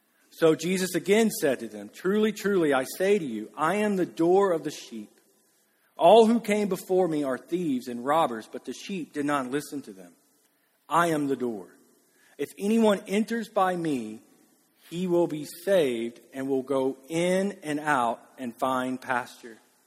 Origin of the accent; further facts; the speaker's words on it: Alabama, United States; It was just Alabama smart, right? Which, I'm from Alabama, I can say that.